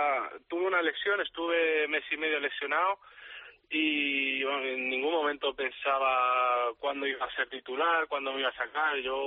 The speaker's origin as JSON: {"language": "Spanish", "town": "Madrid", "region": "Community of Madrid", "country": "Spain", "also_born_or_lived": "China", "said": "quería un equipo de Madrid, quería estar aquí en casa con la familia"}